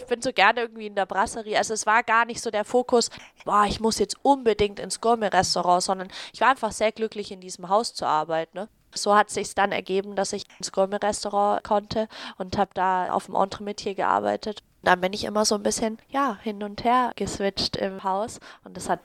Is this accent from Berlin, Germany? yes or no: no; Nuremberg, Bavaria, Germany; ich komme aus Nürnberg